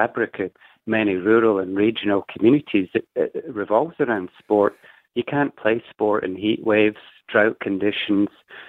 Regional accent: Scotland, United Kingdom; accent: Scottish; now in Australia; so you may have picked up I'm a Scot as an from the accent

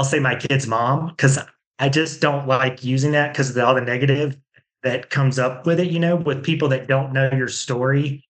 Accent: Alabama, United States; And I grew up in Alabama originally.

